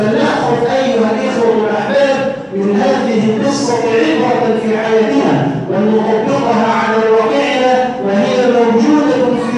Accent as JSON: {"language": "Arabic", "country": "Egypt", "said": "اللهم احفظ بلدنا مصر من شر الأشر"}